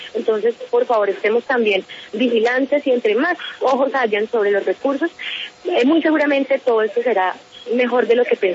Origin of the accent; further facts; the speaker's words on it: Bogotá, Colombia; Yo soy de Bogotá, pero viví algún tiempo, estudié en Bogotá